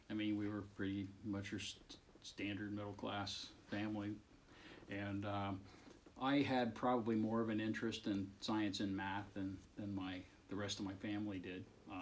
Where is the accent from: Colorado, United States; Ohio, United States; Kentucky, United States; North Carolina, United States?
Ohio, United States; Columbus; Well, I was a young boy growing up in Columbus. I was living on the west side